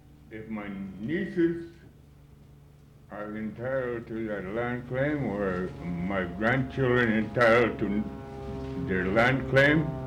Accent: White Mountain, Alaska, United States; I'm from White Mountain

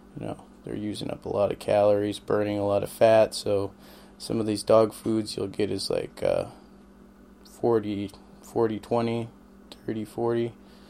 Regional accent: Nikolai, Alaska, United States; born and raised in Alaska, from Nikolai.

